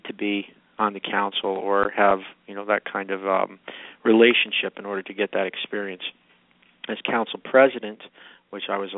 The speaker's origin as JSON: {"language": "English", "town": "Troy", "country": "United States", "tie": "born or raised there", "said": "And I'm from Troy. I grew up in South Troy, and went away to college."}